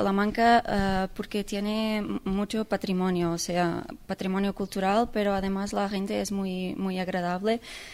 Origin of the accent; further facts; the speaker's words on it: Portugal; Sí, verdad, soy portuguesa.